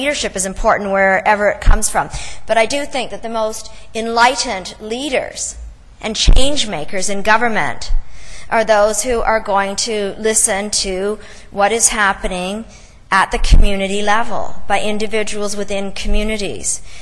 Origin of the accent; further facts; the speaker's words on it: Canada; I'm from Canada.